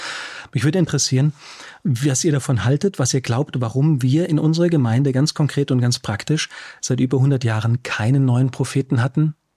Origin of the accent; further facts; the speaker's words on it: Germany; Zivildienst in Deutschland, wo ich herkomme